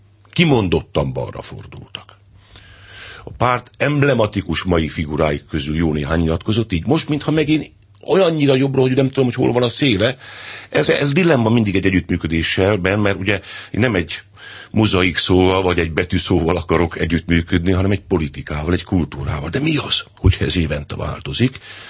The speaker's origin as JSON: {"language": "Hungarian", "town": "Pápa", "region": "Veszprém County", "country": "Hungary", "tie": "born there", "said": "Pápán, az én szülővárosomban"}